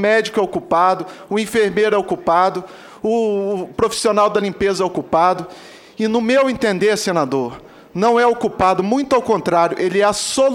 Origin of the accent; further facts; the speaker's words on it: Federal District, Brazil; born there; sou nascido no Distrito Federal, tenho 45 anos de idade